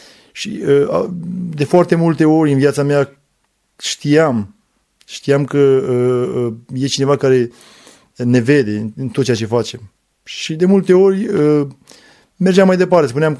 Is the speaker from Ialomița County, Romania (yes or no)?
yes; Țăndărei, Ialomița County, Romania; now in Fetești, Romania; am 40 de ani, sunt originar din Țăndărei, județul Ialomița, și de peste 20 ceva de ani ne-am mutat în Fetești, un oraș apropiat de Țăndărei.